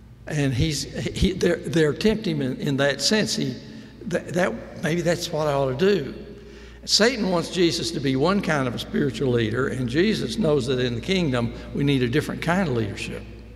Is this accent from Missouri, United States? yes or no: yes; Springfield, Missouri, United States; I grew up in Springfield, Missouri. I used to drive in from Stratford, a little town outside.